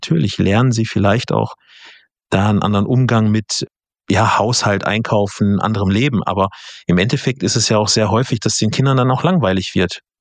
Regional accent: West Germany, Germany; Ja gut, ich komme aus dem Westen.

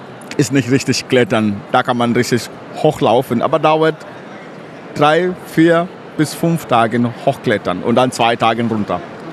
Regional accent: Kilimanjaro, Tanzania; now in Germany; Ja, ich komme aus dem Kilimandscharo, aus dem Hang, 2000 Meter schon hoch, geboren, aufgewachsen. Jetzt wohnen meine Eltern da und ich bin hier in Deutschland.

